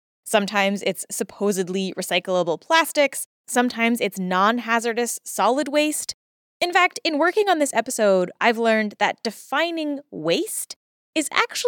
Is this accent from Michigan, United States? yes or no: no; New Jersey, United States; she was hanging out on the shores of my home state, New Jersey.